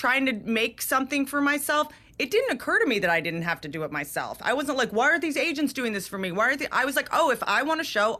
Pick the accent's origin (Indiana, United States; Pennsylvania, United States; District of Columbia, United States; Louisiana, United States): District of Columbia, United States; Washington; Washington, D.C., sir. Washington, D.C. in Virginia.